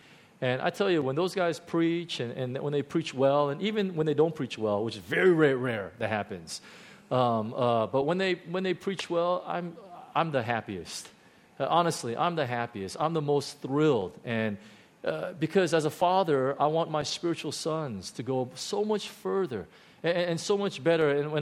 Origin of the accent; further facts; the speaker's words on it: United States; growing up in the States, I was told that I was weak because I was Korean, you know, my whole life. I was told because I was Asian that I wasn't good enough